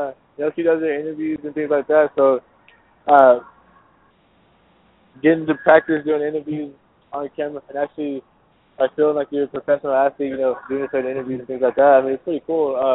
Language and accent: English; San Antonio, Texas, United States; born there; now in Dallas, United States; because I was born in San Antonio, so I hope they give me a pass on that.